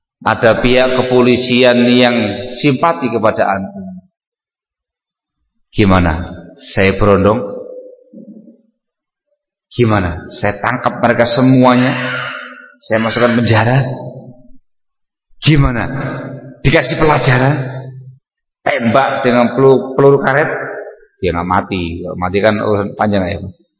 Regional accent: Sinjai, South Sulawesi, Indonesia; Saya ini asli Sinje, Bugis Sinje, asli pribumi

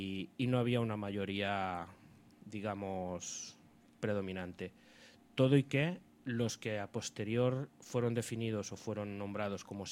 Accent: Catalonia, Spain; born there; Yo tengo apellido castellano, soy nacido en Cataluña, no soy nada más. O sea, soy nacido aquí.

